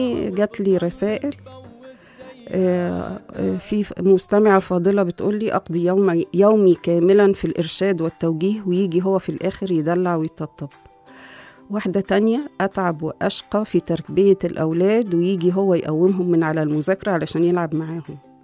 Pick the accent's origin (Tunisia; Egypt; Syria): Egypt; والحمد لله عندنا في مصر هنا يعني السواد الأعظم من الشباب دلوقتي ما فيش الكلام ده